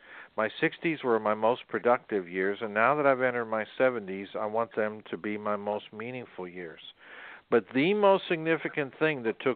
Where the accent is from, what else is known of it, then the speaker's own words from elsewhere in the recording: Kenya; You know, we're African, we're Kenyan, we're poor, we're village people.